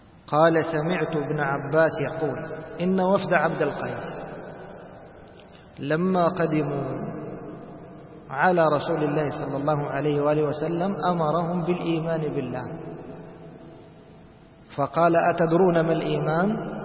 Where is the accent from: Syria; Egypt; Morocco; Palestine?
Egypt; وطبعا هذه الجماعة ظهرت عندنا في مصر فأهل مصر أدرى بهم